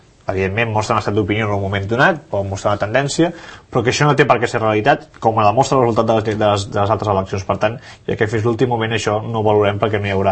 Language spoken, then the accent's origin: Catalan; Sabadell, Catalonia, Spain; I t'ho dic jo, que soc de Sabadell i diputat, no?